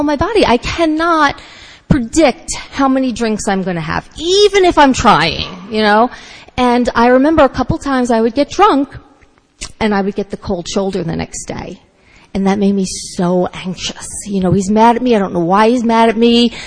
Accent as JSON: {"language": "English", "region": "New York", "country": "United States", "tie": "born or raised there", "said": "I grew up in Westchester, you know, in the woods behind there, right?"}